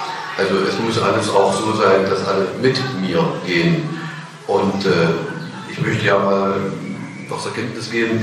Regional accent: East Germany, Germany; Ich bin gelernter DDR-Bürger, ich komme aus dem Land, was es nicht mehr gibt.

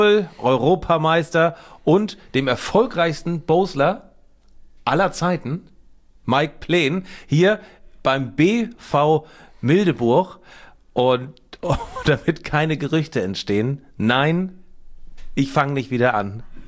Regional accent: Schleswig-Holstein, Germany; ich komme aus Nordfriesland und da wird ja auch geboselt.

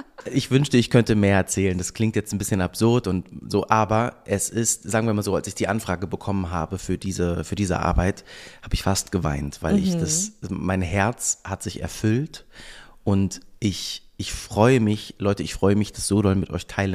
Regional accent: Hamburg, Germany; now in Berlin, Germany; Ich bin ja aus Hamburg, ne? Mm-hmm. Wohne jetzt seit 16 Jahren in Berlin.

